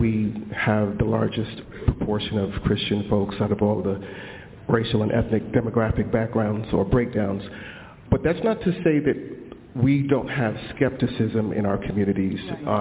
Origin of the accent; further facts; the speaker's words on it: Saint Croix, U.S. Virgin Islands; I was raised Moravian. I'm from St. Croix in the Virgin Islands, so U.S. Virgin Islands, anybody knows where that is.